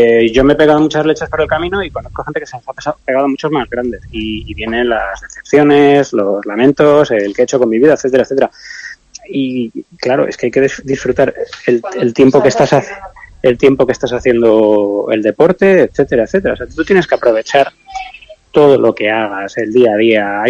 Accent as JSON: {"language": "Spanish", "town": "Móstoles", "region": "Community of Madrid", "country": "Spain", "said": "yo soy un chaval de Madrid, de Móstoles"}